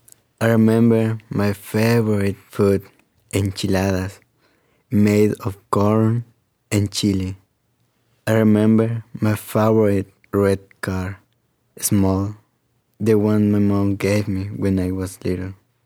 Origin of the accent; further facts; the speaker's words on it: Mexico; I'm from Mexico.